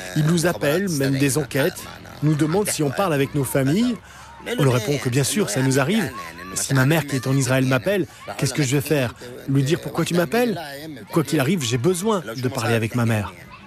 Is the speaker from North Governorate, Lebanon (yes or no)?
no; Ain Ebel, Nabatieh Governorate, Lebanon; je suis de Ain Ebel.